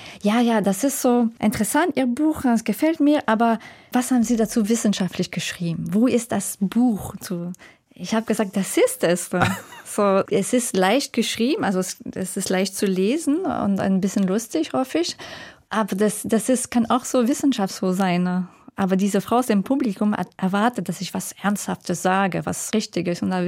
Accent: Quebec, Canada; Das ist so Partymusik aus Quebec, wo ich herkomme.

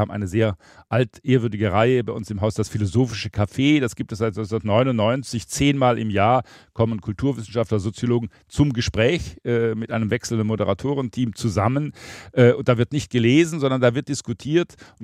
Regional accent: Baden-Württemberg, Germany; Ich komme aus Schwaben, habe also diesen schwäbischen Fleiß, diese Sekundärtugend tief verinnerlicht

